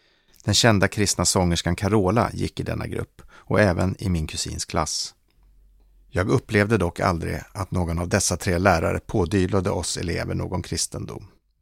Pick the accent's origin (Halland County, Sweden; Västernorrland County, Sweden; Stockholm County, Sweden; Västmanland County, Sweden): Stockholm County, Sweden; Stockholm; Min uppväxt i Stockholms södra närförorter var sekulär